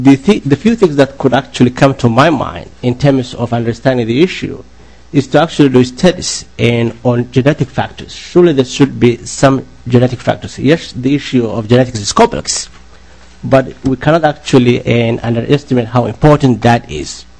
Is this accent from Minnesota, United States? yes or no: yes; Rochester, Minnesota, United States; I'm from Rochester, Minnesota. I'm at the Mayo Clinic